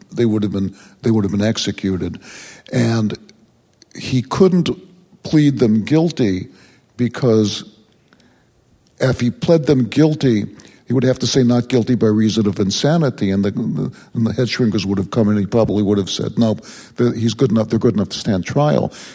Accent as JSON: {"language": "English", "town": "Chicago", "region": "Illinois", "country": "United States", "tie": "born or raised there", "said": "Yeah, you grow up with that. That's the history of Chicago."}